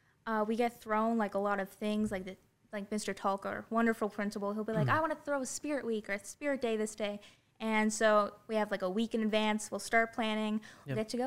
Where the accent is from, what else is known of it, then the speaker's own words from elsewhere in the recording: Inverness, Nova Scotia, Canada; now in Fort McMurray, Canada; I'm from Inverness, Nova Scotia.